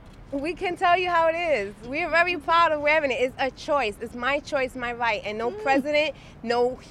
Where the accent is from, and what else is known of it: New York City, New York, United States; born or raised there